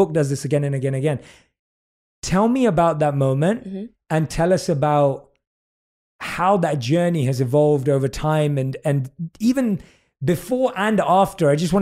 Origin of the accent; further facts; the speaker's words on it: United Kingdom; accent: British; I have none of those skills, so I will not try. Okay. I will simply read it in my British accent.